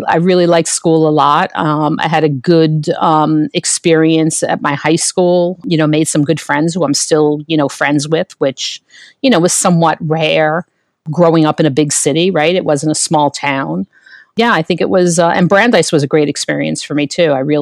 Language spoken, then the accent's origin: English; New York, United States; That was my hometown paper, was the New York Times.